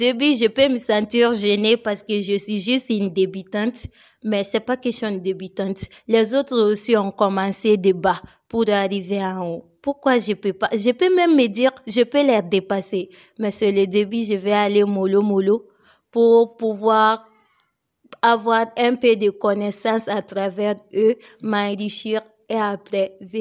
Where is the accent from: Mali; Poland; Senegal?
Mali; Kangaba, Koulikoro; born there; comme je suis née à Kangaba, nous sommes partis faire une petite visite là-bas